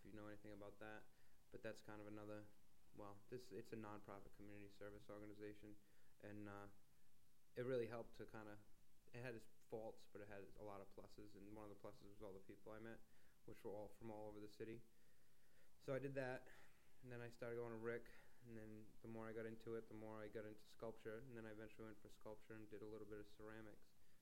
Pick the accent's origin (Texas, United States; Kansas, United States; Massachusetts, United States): Massachusetts, United States; Seekonk; I grew up in Seacon, which is right on the line.